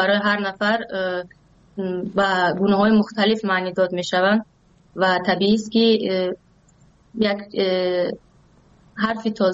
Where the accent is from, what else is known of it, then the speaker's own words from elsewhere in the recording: Tajikistan; من از کودکیم همیشه یک شکل زندگیمون به این گونه بوده که از کشور به کشور دیگر سفر کردیم، ولی همیشه اون مقصد اصلی تاجیکستان بوده و ما همیشه برگشتیم به تاجیکستان